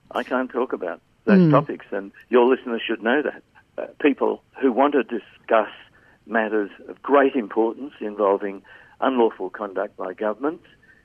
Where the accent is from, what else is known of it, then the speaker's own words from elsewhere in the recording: Australia; Because I'm Australian.